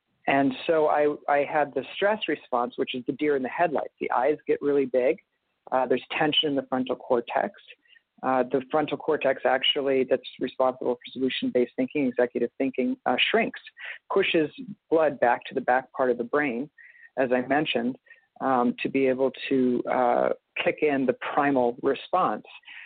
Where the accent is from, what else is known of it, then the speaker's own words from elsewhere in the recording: Long Island, New York, United States; I grew up in Long Island and grew up on the water.